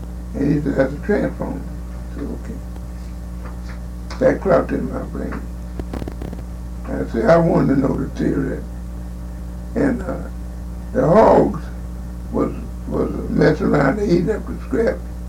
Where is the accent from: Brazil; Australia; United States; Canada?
United States; Tampa, Florida; And I was from Tampa.